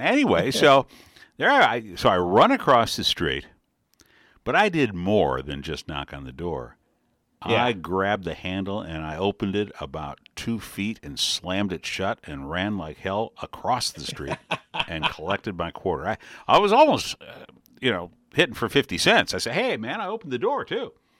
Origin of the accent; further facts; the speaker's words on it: Detroit, Michigan, United States; So I was a kid growing up in Detroit, and there was St. Mary's Catholic Church.